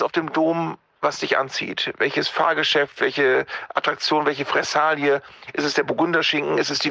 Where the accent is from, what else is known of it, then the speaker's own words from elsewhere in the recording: Bremen, Germany; Bei uns in Bremen haben wir ja den Freimarkt und die Osterwiese.